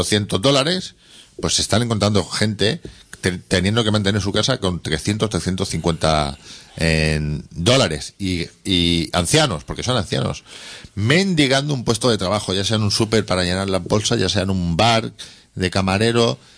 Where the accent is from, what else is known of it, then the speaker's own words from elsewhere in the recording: Catalonia, Spain; Bueno, yo soy catalán, pero bueno.